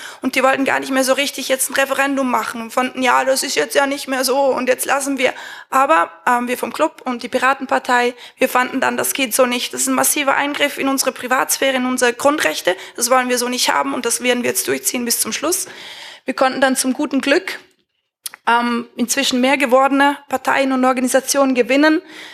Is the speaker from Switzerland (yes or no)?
yes; Zurich, Switzerland; ich bin aus Zürich